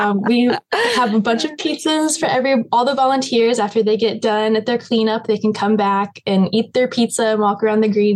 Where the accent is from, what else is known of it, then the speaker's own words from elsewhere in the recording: Harrisonburg, Virginia, United States; No, I'm actually from Harrisonburg.